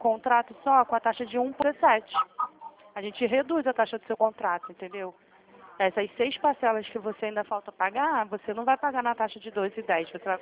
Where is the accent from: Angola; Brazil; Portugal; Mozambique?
Brazil; Santa Cruz; Eu também sou de Santa Cruz.